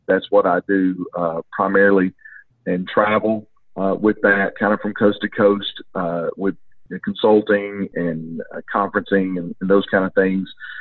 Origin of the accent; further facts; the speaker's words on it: Long Island, New York, United States; accent: Long Island; now in Georgia, United States; So my Long Island accent will give you away quickly. Obviously, I'm south of the Mason-Dixon line and live in Georgia.